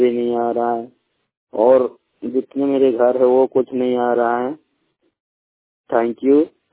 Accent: Ramgarh, Jharkhand, India; मैं रामगढ़ डिस्ट्रिक्ट के रहने वाला हूँ।

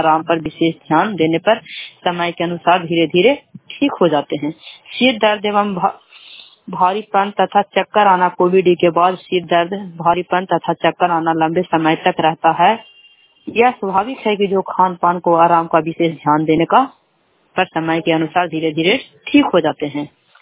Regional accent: Kochra, India; मैं कोचरा गांव के रहने वाली हूं।

